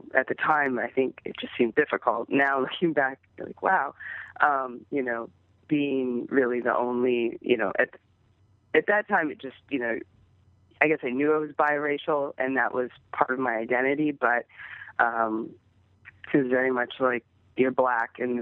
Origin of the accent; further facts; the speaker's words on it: Minnesota, United States; also born or lived in Chicago, United States; And I primarily grew up in the Midwest, in Minnesota.